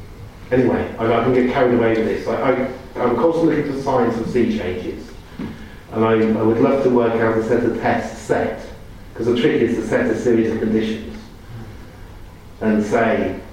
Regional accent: Oxford, South East England, United Kingdom; I have just managed to buy a house in Oxford. I grew up in Oxford, I know inside out.

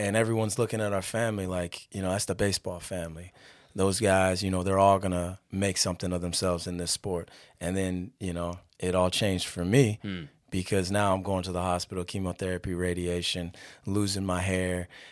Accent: Los Angeles, California, United States; born there; We were all over the place. So I was born in Los Angeles.

